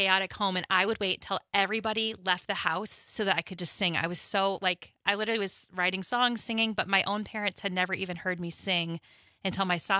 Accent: Baltimore, Maryland, United States; born there; also born or lived in Calgary / Boulder / San Francisco / Houston; I'm not. I was born in Baltimore, Maryland, lived in Calgary, Canada, Boulder, Colorado, San Francisco, California, Houston, Texas, and then we moved to the Madison area, and then I moved away and then moved back.

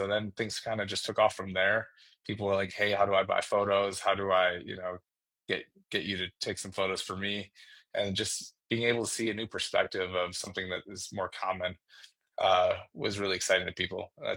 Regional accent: Madison, Wisconsin, United States; I grew up in Madison area

